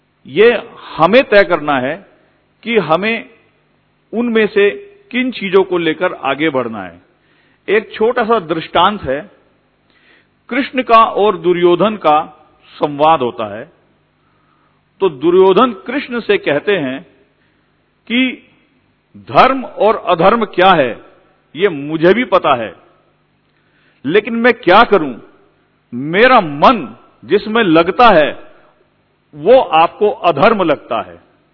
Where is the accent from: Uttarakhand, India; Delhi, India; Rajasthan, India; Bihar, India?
Uttarakhand, India; मैं देवभूमि उत्तराखंड से आया हूं, जहां बाबा केदार और बद्री विशाल स्वयं भू रूप से विराजित हैं, जो गंगा और यमुना का उद्गम स्थल है।